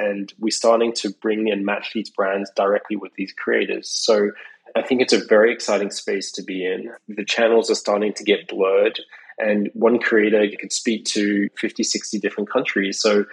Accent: Australia; as you probably can tell, I'm not from America. I'm Australian, and I've lived around the world all my life.

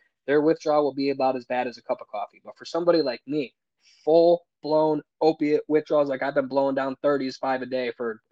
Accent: Ohio, United States; in my hometown, there's a wonderful recovery movement here in Bellevue, Sandusky, Port Clinton.

